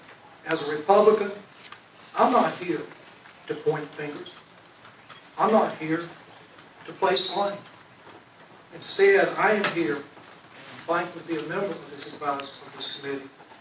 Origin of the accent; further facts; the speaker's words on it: Wilmington, North Carolina, United States; I have a unique position of being born and raised in Wilmington.